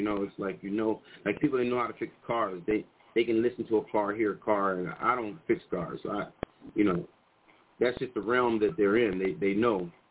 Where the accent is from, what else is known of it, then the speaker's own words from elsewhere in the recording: Fairfax, Virginia, United States; we had microwaves built into our house. I grew up in Fairfax.